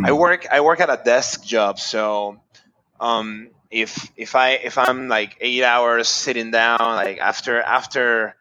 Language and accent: English; Panama City, Panamá, Panama; Born and raised in Panama City. I'm 36 years old.